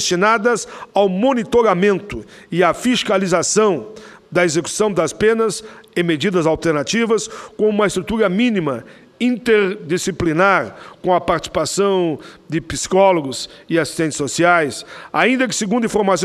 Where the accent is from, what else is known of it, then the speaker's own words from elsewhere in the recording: Canoas, Rio Grande do Sul, Brazil; lá na minha cidade, em Canoas